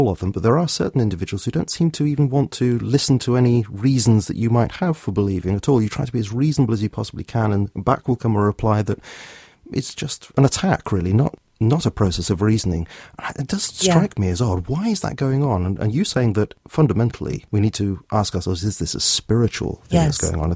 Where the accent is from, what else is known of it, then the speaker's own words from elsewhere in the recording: United Kingdom; I'm going to say amen because I'm a Brit.